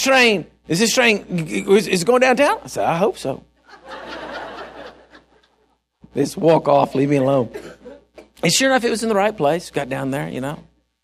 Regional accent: Texas, United States; And I said, I'm from Texas. I'm lost. Don't know where I'm going.

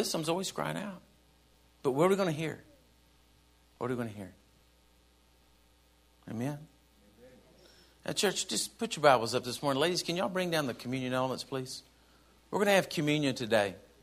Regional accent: Texas, United States; I'm from Texas. You got to understand, church, I grew up watching … on Sunday morning

